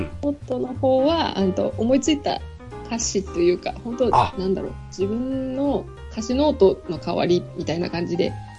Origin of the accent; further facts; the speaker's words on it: Hokkaido, Japan; 本当、私は北海道なんですけど。